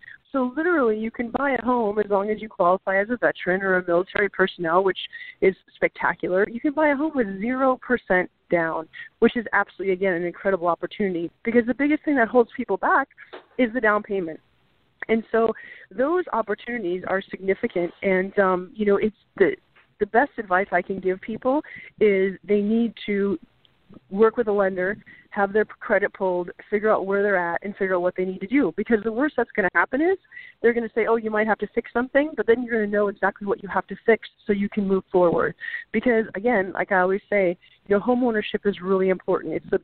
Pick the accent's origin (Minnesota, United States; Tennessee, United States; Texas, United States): Minnesota, United States; But I know, you know, I'm from Minnesota, so I know the cold weather extremely well.